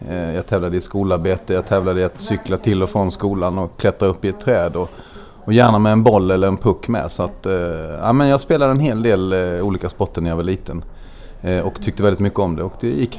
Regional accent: Småland, Sweden; also born or lived in Malmö; Ja, men jag blev smålänning väldigt snabbt när vi flyttade upp från Malmö när jag var i 6-årsåldern. Då var det inte så bra att prata bredskånska, så då pratade man småländska ganska omgående.

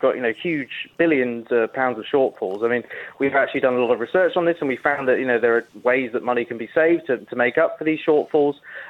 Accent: Milton Keynes, South East England, United Kingdom; my hometown of Milton Keynes

